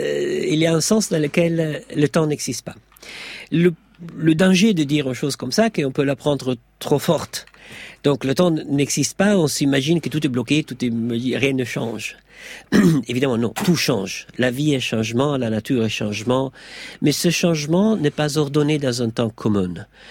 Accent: Italy; vous me regardez et vous voyez, moi, que je suis italienne

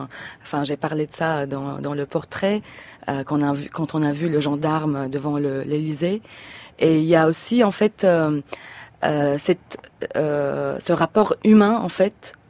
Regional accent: Syria; French is a second language; Et après, en fait, pendant ma vie en Syrie, j'ai vu les films français.

